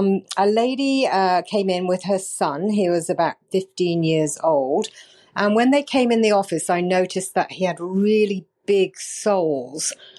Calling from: Salmon Arm, British Columbia, Canada; I'm calling from Salmon Arm, British Columbia.

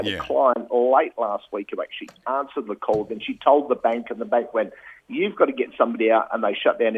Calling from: Hahndorf, South Australia, Australia; Yeah, God's I'm in the cafe house in Harndorf.

